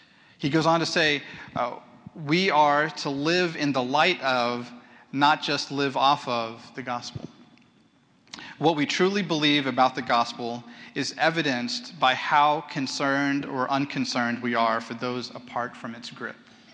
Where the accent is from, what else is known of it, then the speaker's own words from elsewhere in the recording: Houston, Texas, United States; I grew up in Houston, so I'm a fan of the Houston Texans.